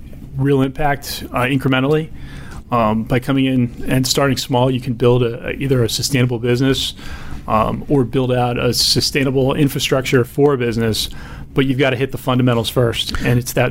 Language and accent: English; Pikesville, Maryland, United States; I grew up on the mean streets of Pikesville, Maryland.